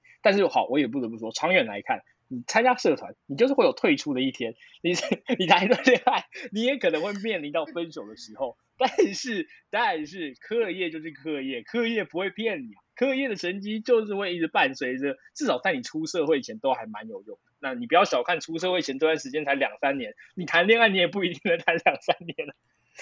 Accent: Taipei, Taiwan; 没有，我都住家。我是一个台北人，就是好。

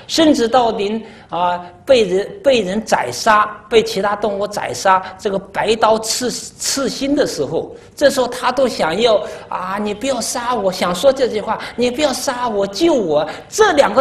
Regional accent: China; 我们听到作为中国人，我们还是有爱国主义

